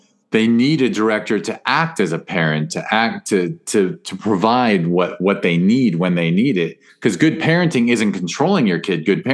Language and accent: English; Studio City, California, United States; I grew up in Studio City, so I lived near the Tree People place my whole life.